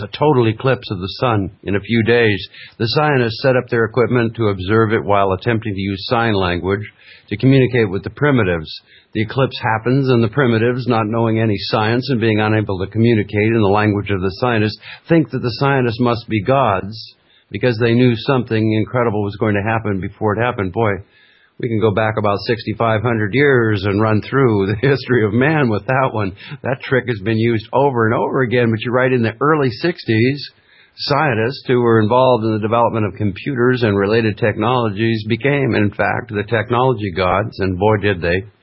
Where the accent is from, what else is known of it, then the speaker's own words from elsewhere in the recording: Fairbanks, Alaska, United States; When we grew up in Fairbanks, Alaska, everything was black and white.